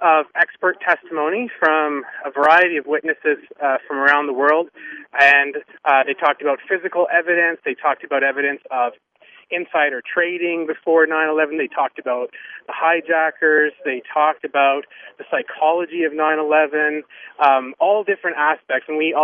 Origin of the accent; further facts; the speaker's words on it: Stratford, Ontario, Canada; And I'm an engineer from Stratford, Ontario.